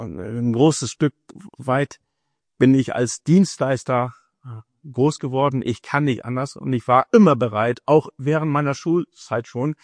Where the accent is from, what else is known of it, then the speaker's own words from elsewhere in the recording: Walsrode, Lower Saxony, Germany; Ich selber bin am 6. Oktober 1951 in Walshode, Hollige, geboren und in einer Großfamilie aufgewachsen.